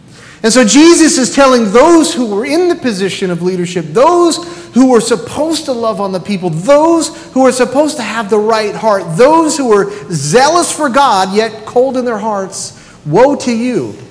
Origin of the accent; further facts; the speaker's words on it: New York, United States; this is how we are because we're from New York and we're Italians, right?